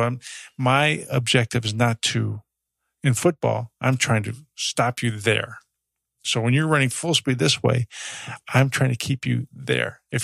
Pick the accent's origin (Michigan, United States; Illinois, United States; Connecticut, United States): Michigan, United States; I grew up in Michigan. I grew up with snow.